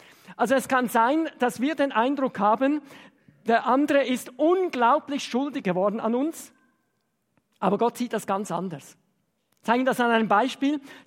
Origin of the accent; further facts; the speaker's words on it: Switzerland; bei uns in der Schweiz ist es so üblich